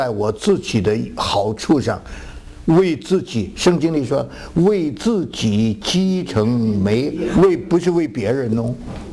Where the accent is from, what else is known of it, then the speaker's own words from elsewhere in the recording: China; 我们中国人讲忠言什么逆耳